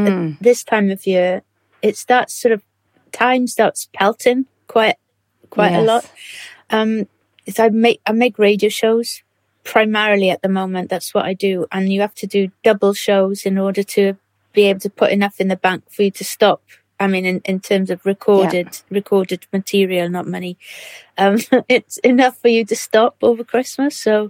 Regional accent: Swansea, Wales, United Kingdom; I grew up in Swansea. So if you know Swansea, it's got a very wide crescent-shaped bay.

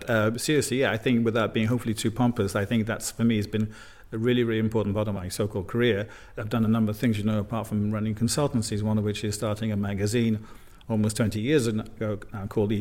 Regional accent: United Kingdom; now in Brussels, Belgium; certainly in the United Kingdom, my home country

